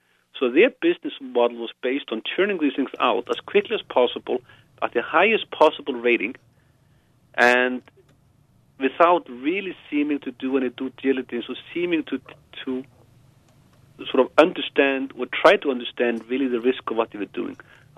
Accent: Iceland; also born or lived in United States; now in United Kingdom; And in the 10 years I lived in the United States, I was always very happy to say I'm from Iceland.

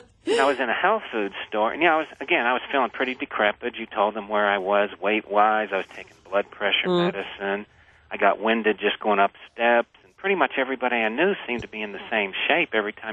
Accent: Pittsburgh, Pennsylvania, United States; I mean, I changed so much that I went to Pittsburgh, my hometown.

